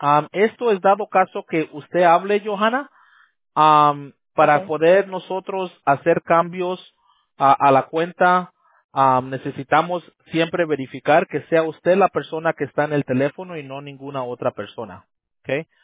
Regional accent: United States; born there; I was born here in the U.S. Yo soy nacido en los Estados Unidos, pero mis padres son mexicanos.

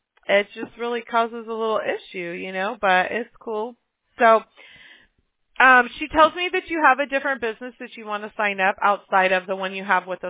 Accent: Mobile, Alabama, United States; born there; And I can say that because I was born in Mobile, Alabama. So I'm about as country as it gets.

